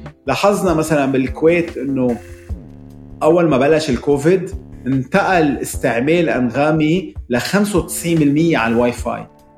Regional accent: Lebanon; يعني أنا كلبناني بشوف حمص على شوكولا شيء كتير غريب

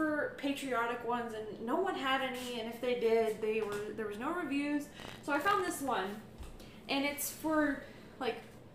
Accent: the South, United States; So we're from the South.

